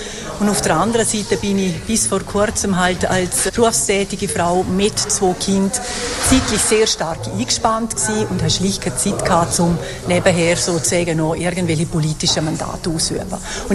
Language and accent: German; Mauren, Unterland, Liechtenstein; Ich bin eine Unterländerin, eine Maurerin, ich bin im Unterland aufgewachsen. Ich habe in Zürich studiert